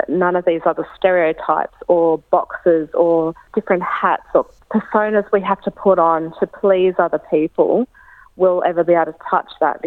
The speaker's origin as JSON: {"language": "English", "country": "Australia", "tie": "born or raised there", "said": "I grew up here in Australia, not somewhere like Hungary, or my grandfather's from America or like China, that my spirit is here."}